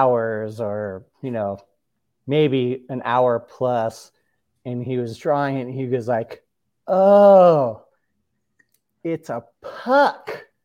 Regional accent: California, United States; I'm from Orange County, and I did get into hockey because I was from Orange County

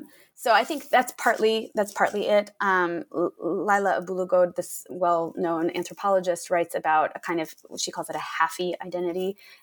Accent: United States; I grew up in the United States. I have the privileges of U.S. citizenship.

